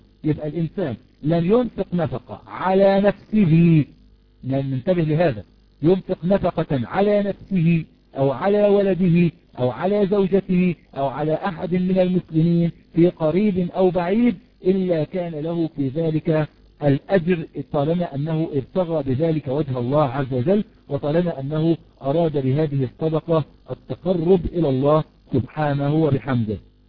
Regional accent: Egypt; يعني عندنا في مصر مثلا بعض الناس يكون معه المال

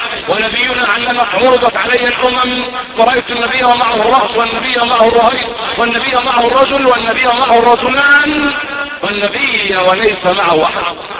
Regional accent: Egypt; اللهم احفظ بلدنا مصر من كل سوء.

